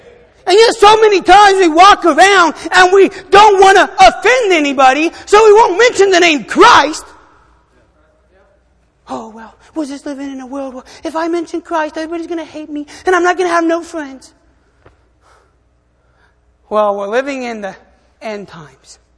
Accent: Argentina; now in United States; I'm from Argentina.

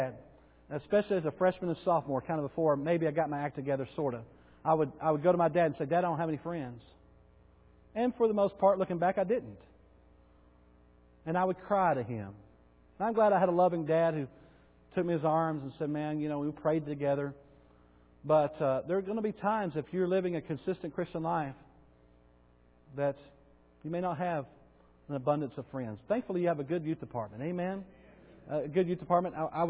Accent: Bowie, United States; in the small town that we grew up in Bowie

